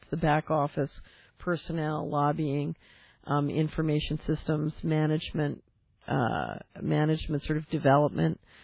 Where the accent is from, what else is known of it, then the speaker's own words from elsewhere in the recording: Philadelphia, Pennsylvania, United States; So, for example, let's look at my old neighborhood where I grew up in Philadelphia.